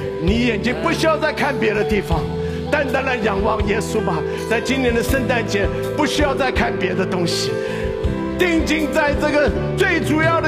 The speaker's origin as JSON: {"language": "Chinese", "country": "China", "said": "多少说我们中国人每次遇到问题就想靠自己的力量来解决"}